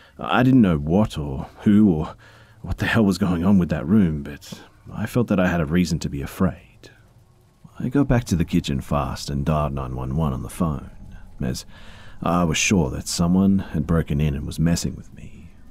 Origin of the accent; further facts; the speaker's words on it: Alberta, Canada; I'm from Canada, Alberta